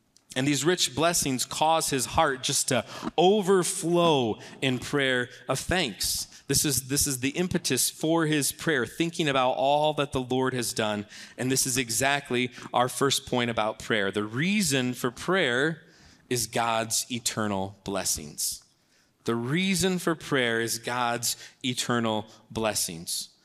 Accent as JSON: {"language": "English", "region": "Michigan", "country": "United States", "tie": "born or raised there", "moved": "as an adult", "said": "I grew up in Michigan my entire childhood, and then I left to go to college in Tennessee, and I didn't know a single person in the state."}